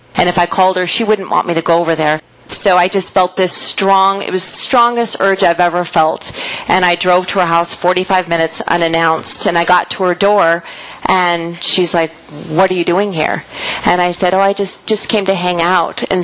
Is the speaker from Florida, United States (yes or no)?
no; Montana, United States; I was growing up in Montana, and my dad worked for a beer distributor.